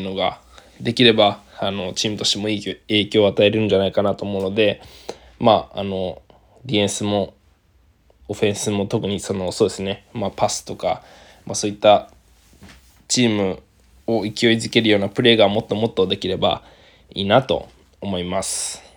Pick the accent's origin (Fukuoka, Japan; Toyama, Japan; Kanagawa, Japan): Kanagawa, Japan; 個人的には僕は地元が神奈川で、関東東京ということで、結構その高校の同級生だったりとか、知り合いが見に来てくれて